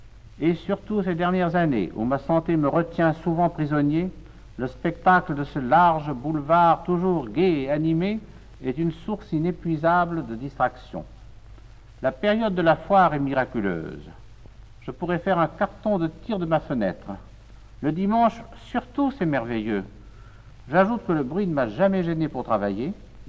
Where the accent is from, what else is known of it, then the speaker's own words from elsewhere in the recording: Aix-en-Provence, Provence-Alpes-Côte d'Azur, France; Latinité, Méditerranée, sont des mots qui ont une résonance profonde en moi. Je suis d'Aix, d'Aix-en-Provence.